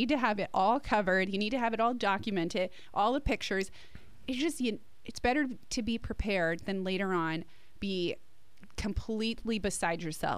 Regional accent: New Jersey, United States; We're from New Jersey.

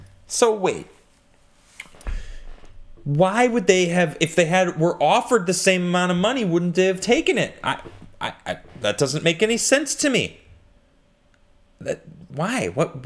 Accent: Chicago, Illinois, United States; I grew up in Chicago. I mean, I love the Bulls. Like, I grew up watching Jordan in my home team.

